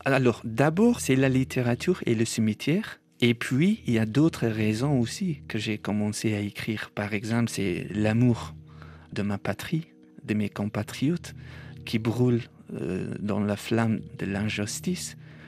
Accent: Afghanistan; French is a second language; now in Paris, France; quand j'étais petit en Afghanistan, les gens me disaient que Paris est, est une ville merveilleuse.

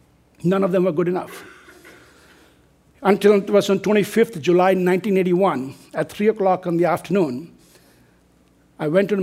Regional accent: Darjeeling, West Bengal, India; born there; my dad was in the army, so we traveled all over India. In fact, I was born in the east part of India, in Darjeeling.

